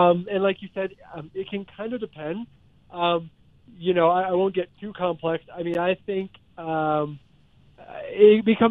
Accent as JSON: {"language": "English", "town": "Orlando", "region": "Florida", "country": "United States", "tie": "born or raised there", "said": "I grew up or lived in Orlando for a while. And when I was a kid, I was a huge Bucs fan."}